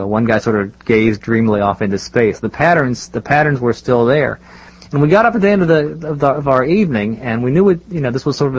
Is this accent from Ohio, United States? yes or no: yes; Columbus, Ohio, United States; I was back in my hometown of Columbus, Ohio, and I was stopping in a hotel lobby.